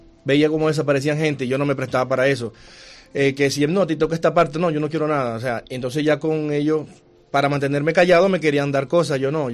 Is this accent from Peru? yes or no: no; Venezuela; como está escasa en mi país, la desvían para el mercado negro, para lo que llaman allá en Venezuela el bachaqueo